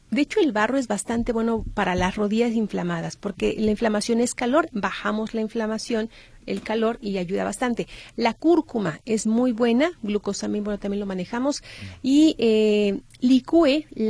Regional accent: Puebla, Mexico; Bueno, yo soy de Puebla, ya se maneja mucho el papalocalita.

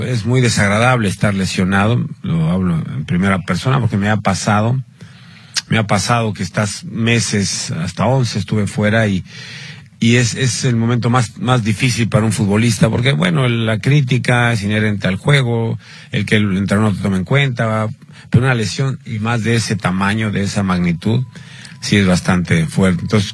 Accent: Mexico; me llena de orgullo como mexicano

